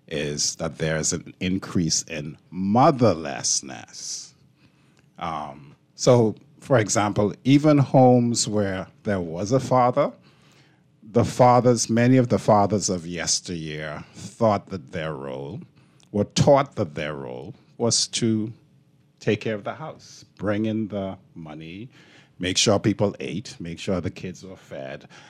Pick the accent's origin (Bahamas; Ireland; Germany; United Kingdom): Bahamas; So I'm in my 60s, I'm in my mid-60s. I grew up in the Bahamas